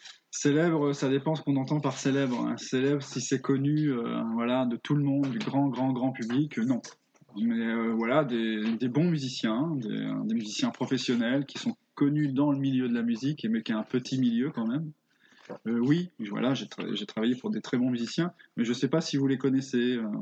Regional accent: Nonant, Normandy, France; now in Lille, France; J'étais dans une école en Normandie, parce que moi je suis pas de Lille, mes parents je suis né et mes parents vivent là-bas, donc en basse Normandie du côté de Bayeux, et j'étais à l'école primaire de Nonant, un tout petit village près de Bayeux

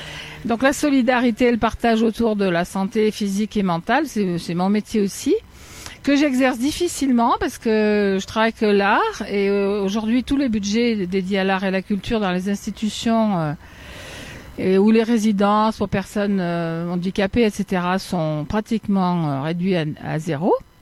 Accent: Auvergne-Rhône-Alpes, France; Moi, je viens des Combrailles, c'est un coin où il y a très peu de revenus

